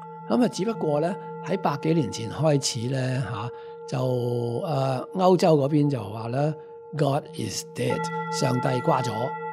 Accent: Hong Kong

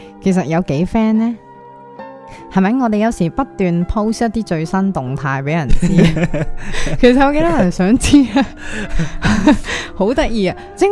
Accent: China; 其实我哋中国人好，我谂几强烈噶，觉得 say no 系唔尊重人或者冇礼貌啊。

